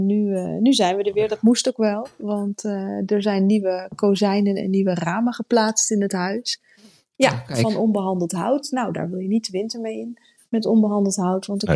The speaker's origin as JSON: {"language": "Dutch", "country": "Netherlands", "said": "we komen uit Nederland. We zijn wel een beetje regen gewend."}